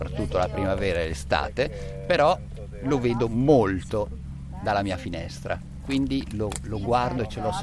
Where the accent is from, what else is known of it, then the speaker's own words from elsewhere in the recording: Rimini, Emilia-Romagna, Italy; born there; now in Bologna, Italy; Io sono nato a Rimini, che è un paese qua vicino, no? È una città sul mare, e ho sempre pensato, siccome abito qua a Bologna dal 1987, ho sempre pensato che mi mancasse molto il mare